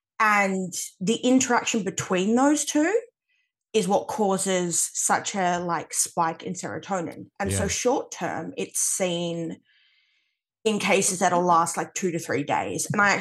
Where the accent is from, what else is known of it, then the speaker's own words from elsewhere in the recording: Australia; As you know, I'm Australian. I am 25